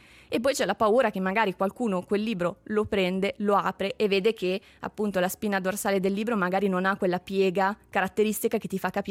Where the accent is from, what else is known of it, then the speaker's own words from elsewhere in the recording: Sicily, Italy; Immagino, esatto, anch'io siciliano.